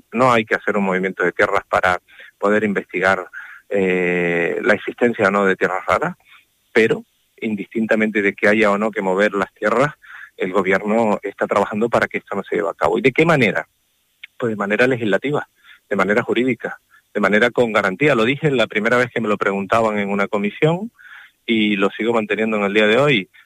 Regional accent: Canary Islands, Spain; ni siquiera como vicepresidente, sino como ciudadano, como canario

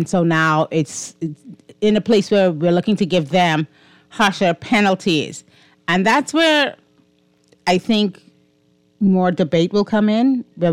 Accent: Grand Bahama, Bahamas; Growing up in Grand Bahama, I can tell you, a lot of us are very familiar with it, because the first time you realize that something is different about Freeport

